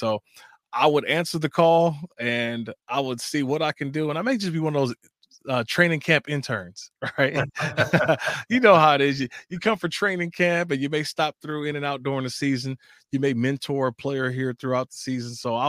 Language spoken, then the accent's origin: English; Oakland, California, United States; I'm torn that my hometown city has lost everything, right, in terms of the sporting teams, right? Even the Warriors went from Oakland.